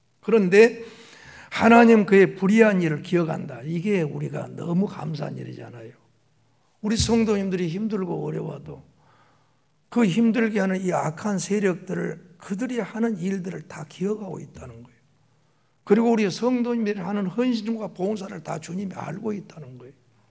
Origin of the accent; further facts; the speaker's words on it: Doam, South Korea; born there; 엊그저께 나도 도암에서 태어난 것 같은데 지금 늙은이가 되고 있습니다.